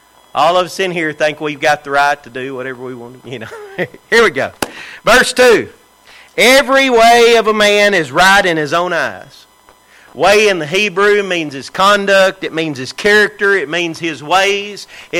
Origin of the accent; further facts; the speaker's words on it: United States; born there; I could have been born somewhere else, but praise God I was born here in America.